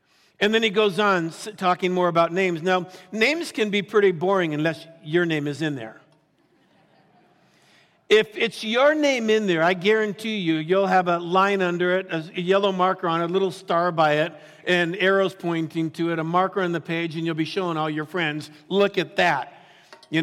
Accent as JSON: {"language": "English", "town": "Santa Monica", "region": "California", "country": "United States", "tie": "born or raised there", "said": "I hung out with them, grew up in Santa Monica."}